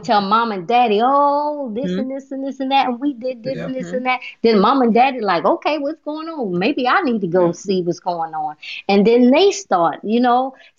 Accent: Baltimore, Maryland, United States; moved away; To when I was old enough, I moved away from Baltimore City because I knew it was more out there.

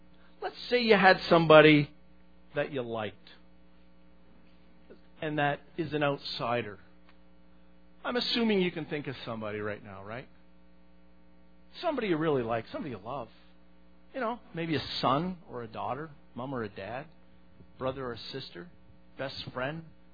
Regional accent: Ontario, Canada; We're both from Northern Ontario

